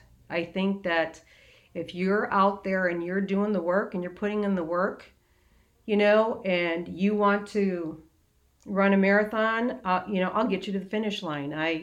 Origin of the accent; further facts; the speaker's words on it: Fargo, North Dakota, United States; also born or lived in Moorhead, Minnesota; growing up in the Fargo, Moorhead, Minnesota, Fargo, North Dakota area, Duluth was always for whatever reason, it was a place people wanted to go.